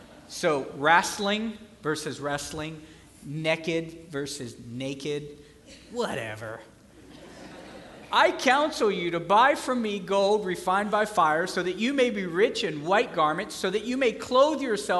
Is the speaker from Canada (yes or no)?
no; the South, United States; Now, I know here you guys say naked. I'm from the South. We say naked.